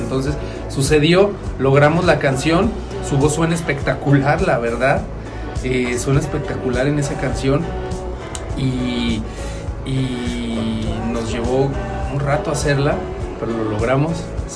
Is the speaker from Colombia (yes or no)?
no; Mexico; Pero siendo mexicanos, claro.